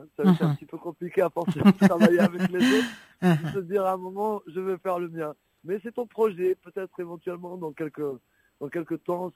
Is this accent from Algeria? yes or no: yes; Kabylie, Algeria; j'ai grandi en Kabylie, j'ai grandi en Algérie.